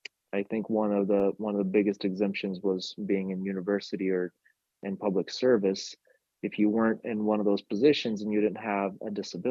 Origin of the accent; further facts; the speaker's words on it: Ukraine; moved away; when I was coming up as a kid, people with disabilities in Ukraine, and still today in much of Eastern Europe and Russia